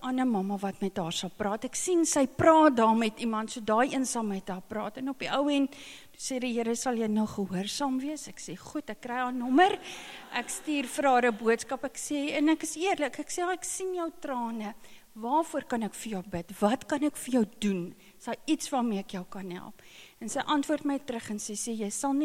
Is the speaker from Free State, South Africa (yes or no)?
yes; Free State, South Africa; ek het daar in die Mielielande groot geword, so ek het in die Vrystaat groot geword, ons praat nie baie Engels daar nie.